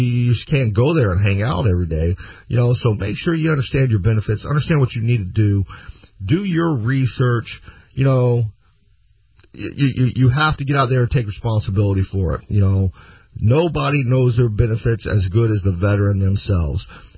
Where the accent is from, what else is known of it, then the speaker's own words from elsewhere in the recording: the South, United States; now in Florida, United States; But, you know, that's because I grew up in the South. You know, I'm a fan of the heat. You know, I'm a fan of the weather we have down here in Florida.